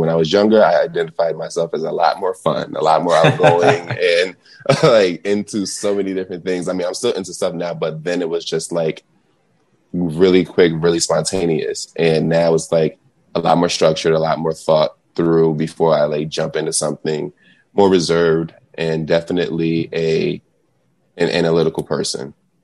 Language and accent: English; United States; being a Black male, especially growing up in America, it has its moments